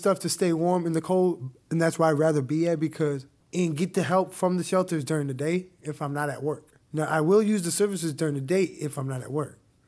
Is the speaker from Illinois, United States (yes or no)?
yes; Chicago, Illinois, United States; Man, I grew up in Chicago. It was rough because the gangs, I was in the gangs